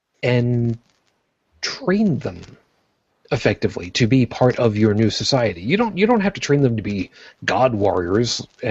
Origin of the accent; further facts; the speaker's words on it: West Babylon, New York, United States; See, for where I grew up on Long Island, so that people understand, I grew up in West Babylon